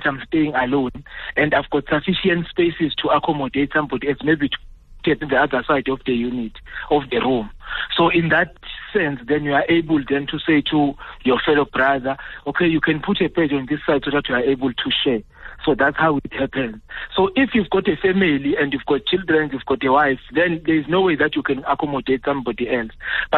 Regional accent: KwaZulu-Natal, South Africa; I've got my fellow brother from my hometown in KZN that I can share

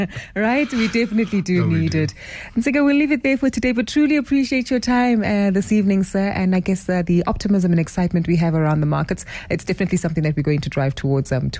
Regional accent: South Africa; how they will impact us as South African investors with exposure to the JSE. And Bear bear in mind, South Africa might be a very small economy

